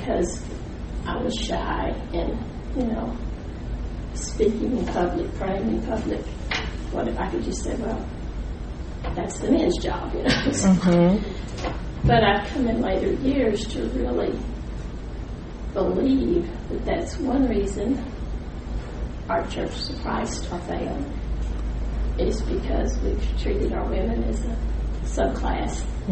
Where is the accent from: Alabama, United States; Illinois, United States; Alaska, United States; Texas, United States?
Alabama, United States; Logan; I'm from Logan, Alabama. That's where I live now.